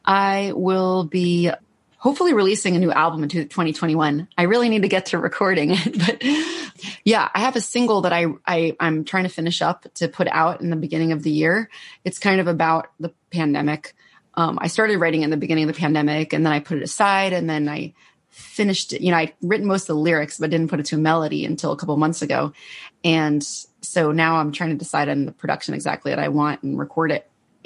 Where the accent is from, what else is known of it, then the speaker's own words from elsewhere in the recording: New Jersey, United States; now in Los Angeles, United States; No, I started, I'm from New Jersey. Then my sister was kind of moving out west. And so I came and stayed with her for like a month